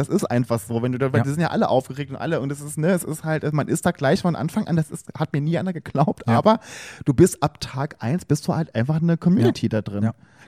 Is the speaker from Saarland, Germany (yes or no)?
yes; Saarland, Germany; Aus Saarbrücken, ja, die Saarländerin aus meiner alten Heimat.